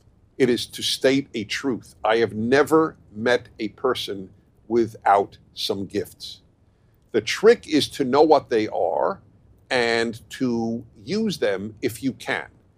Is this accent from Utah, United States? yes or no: no; New York City, New York, United States; I grew up in New York, so I go to New York Ranger hockey games every Sunday night that they played at home in New York at Madison Square Garden.